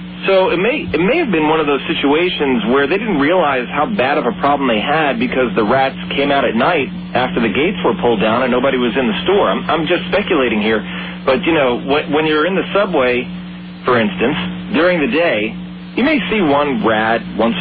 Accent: Brooklyn, New York, United States; Yeah, I'm from Brooklyn. You know that, so.

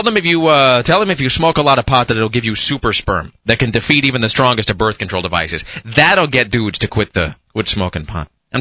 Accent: Kennewick, Washington, United States; But no, growing up in Kennewick, I totally saw Spokane as this metropolis, you know?

